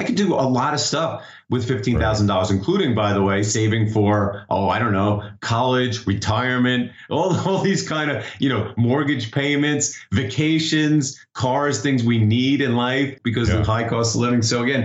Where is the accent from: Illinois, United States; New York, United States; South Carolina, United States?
New York, United States; Long Island; Whereas I grew up in Long Island where everyone had to do an expensive bar mitzvah, right?